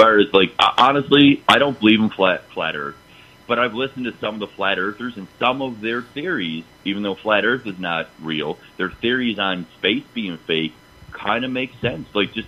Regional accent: Atlantic Canada, Canada; especially being from the east coast of Canada, like Newfoundland, Nova Scotia type of area, it's so thick in the accent

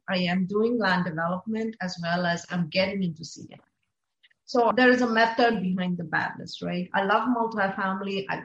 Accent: India; I saw this growing up in India as well.

